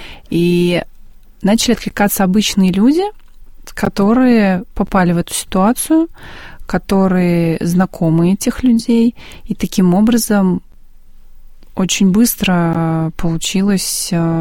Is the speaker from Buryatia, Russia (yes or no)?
no; Desnogorsk, Smolensk Oblast, Russia; Я сама родом из Смоленской области, город Десногорск.